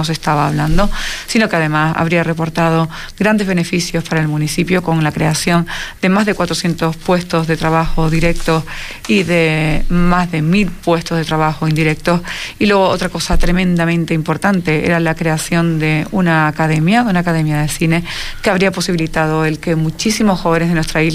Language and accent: Spanish; Canary Islands, Spain